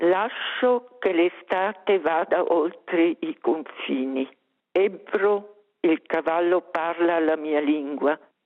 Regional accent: Graubünden, Switzerland; first language rm; Italian is a second language; Ma il romancio è la mia lingua madre. In famiglia abbiamo sempre parlato solo il romancio. La scuola dove sono cresciuta era quella volta un piccolo villaggio dove si parlava solo il romancio. Così sono cresciuta proprio romancia.

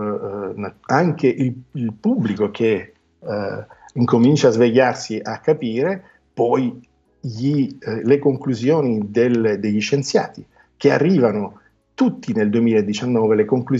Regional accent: Palermo, Sicily, Italy; io per esempio sono palermitano

